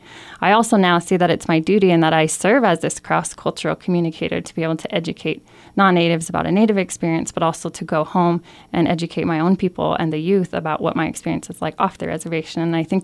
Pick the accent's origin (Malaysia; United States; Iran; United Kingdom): United States; Montana; So my closing paragraph, I say that I'm from the Morning Star people. The Northern Cheyenne people are known as the Morning Star people.